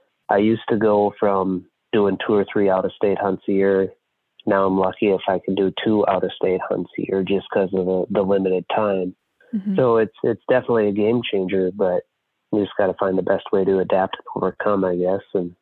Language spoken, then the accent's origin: English; North Dakota, United States; moved away; I grew up in North Dakota. My roots are up there. So living in South Dakota now, it's not hard to get an archery tag in North Dakota.